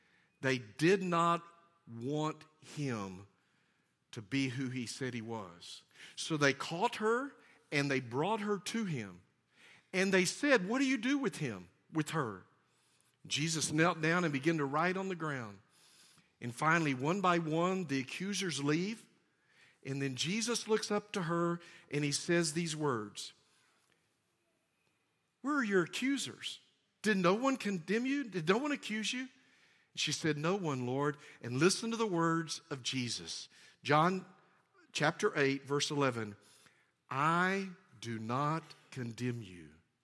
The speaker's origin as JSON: {"language": "English", "region": "Texas", "country": "United States", "tie": "born or raised there", "said": "I was raised in Texas all my life. We'd been in Tennessee for 7 years"}